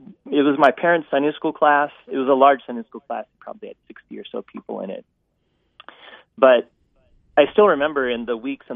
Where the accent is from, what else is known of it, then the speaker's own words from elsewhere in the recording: Scottsdale, Arizona, United States; also born or lived in Virginia / Wyoming / Hawaii; I was born in Virginia, lived less than a year there. Spent 4 years in Wyoming, moved to Arizona, and from kindergarten to 9th grade, went to school in Scottsdale. Then we moved to Hawaii